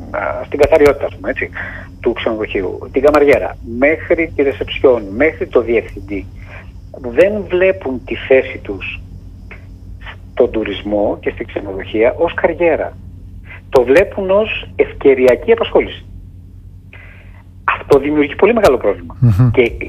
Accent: Eastern Macedonia and Thrace, Greece; Ανατολική Μακεδονία και Θράκη, που είναι και η πατρίδα μου, δεν υπάρχει.

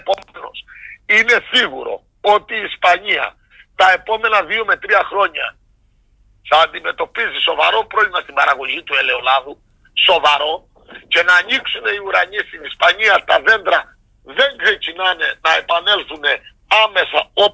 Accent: Archanes, Crete, Greece; Πάντως δηλώνω παρόν για το χωριό μου. Εμένα στις Αρχάνες είμαι, έχω τρία παιδιά, πάνε στις Αρχάνες

